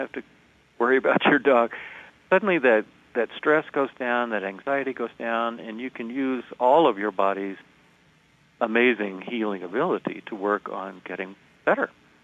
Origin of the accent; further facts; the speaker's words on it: the South, United States; I grew up in the South, and in my church, it had a lot of things wrong with it.